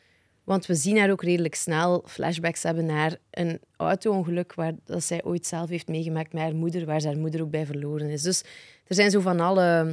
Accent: Lochristi, Flanders, Belgium; dat is exact dezelfde regels bij het accent van waar ik vandaan kom. En dat is Locristi, dus de rand van Gent, maar zo boers.

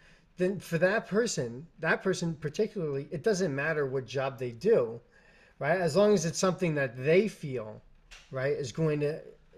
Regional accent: New York, United States; born or raised there

